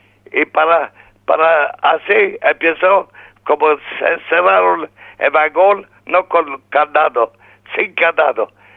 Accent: Warsaw, Masovian Voivodeship, Poland; Spanish is a second language; Yo vivía en Varsovia, siempre nací en Varsovia y viví en Varsovia. Tuve en gueto Varsovia. Cuando empezó la guerra en 39, yo soy de año 1921. Así tenía 18 años.

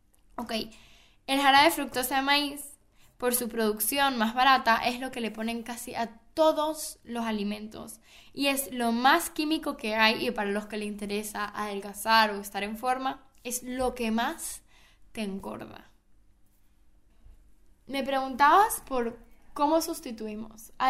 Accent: Venezuela; también en Venezuela, que es de donde yo vengo

